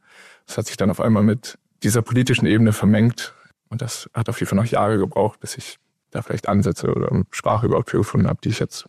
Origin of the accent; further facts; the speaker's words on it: Lower Saxony, Germany; Also ich bin in Westdeutschland aufgewachsen, ausschließlich. Auf niedersächsischem Land, aber meine Mutter kommt aus Westberlin